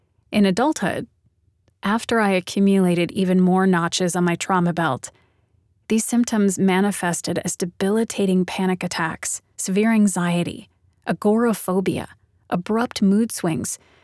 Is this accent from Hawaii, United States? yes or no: yes; Kailua, Hawaii, United States; I was sitting on the roof of my family's car in my hometown of Kalua, Oahu, watching the floodwaters rise higher and higher.